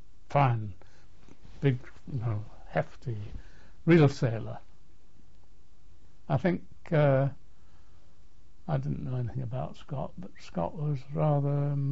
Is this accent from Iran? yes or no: no; Manchester, North West England, United Kingdom; I was born in Pendleton, Manchester, and lived in a house called West Home, Devonshire Road, until I was about 2 or 3.